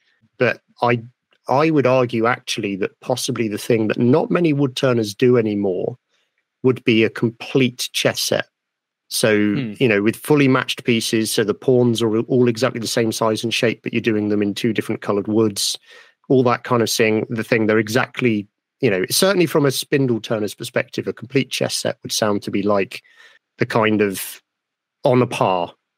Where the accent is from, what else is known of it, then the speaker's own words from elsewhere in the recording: United Kingdom; being British, we don't get taught how to pour from a teapot properly.